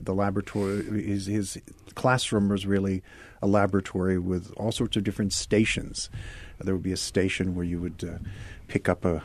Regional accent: Wilmington, Delaware, United States; I grew up in Wilmington, Delaware.

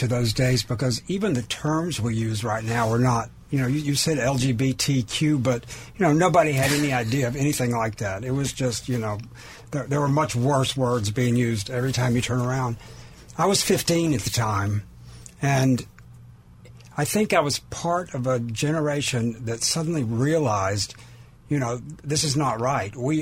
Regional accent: Rainbow City, Alabama, United States; born there; I was born in Rainbow City, Alabama, which seems very appropriate to me. But anyway, my dad was a Methodist minister in the North Alabama Conference.

